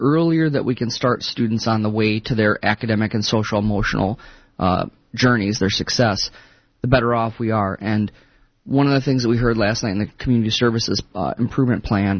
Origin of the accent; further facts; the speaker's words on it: New York, United States; I think a lot of people know that I grew up in New York, and I went to my undergraduate work I did at St. John's in Queens in New York City.